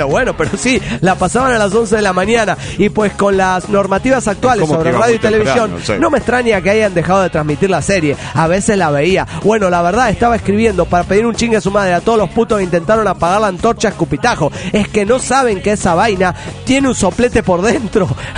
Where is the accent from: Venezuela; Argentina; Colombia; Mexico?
Venezuela; los venezolanos no hablamos como cubanos.